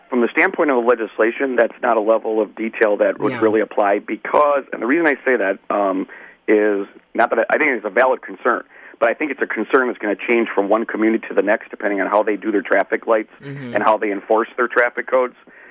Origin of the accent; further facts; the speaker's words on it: United States; And I grew up literally on South 27th Street myself.